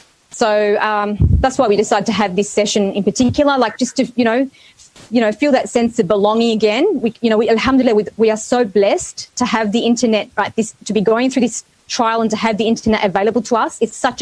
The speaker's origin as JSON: {"language": "English", "region": "New South Wales", "country": "Australia", "said": "and myself, I'm from New South Wales, as most of you know."}